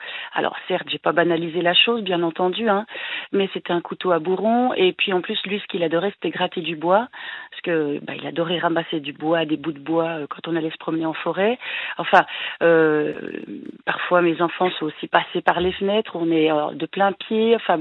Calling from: Bourgogne-Franche-Comté, France; Je suis du Jura.

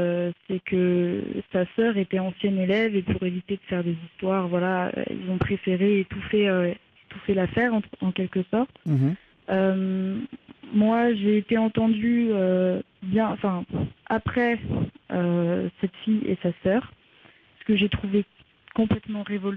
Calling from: Lyon, Auvergne-Rhône-Alpes, France; Alors, je viens de Lyon et j'ai 19 ans.

